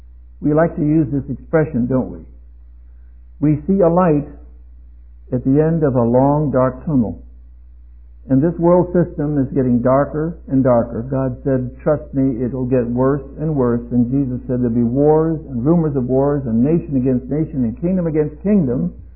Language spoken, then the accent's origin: English; China; first language Mandarin; now in United States; Mandarin, which is my mother language, I was raised in China as a boy in the military, spoke Mandarin fluently until I came back to America in 1930, some 73 or 4 years ago